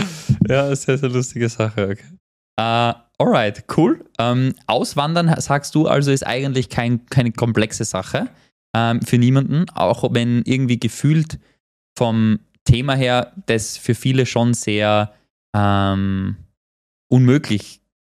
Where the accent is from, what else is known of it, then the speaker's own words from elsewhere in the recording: Austria; ich als Österreicher, ich bin ja so aufgewachsen